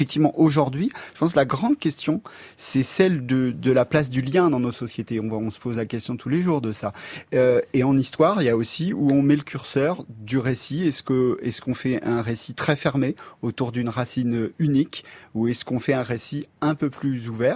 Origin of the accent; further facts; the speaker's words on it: Nouvelle-Aquitaine, France; je m'en fous, je viens du Poitou.